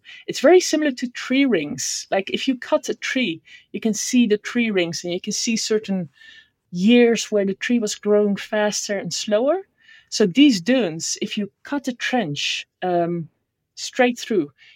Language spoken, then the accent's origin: English; Netherlands; English is a second language; So I grew up in the Netherlands.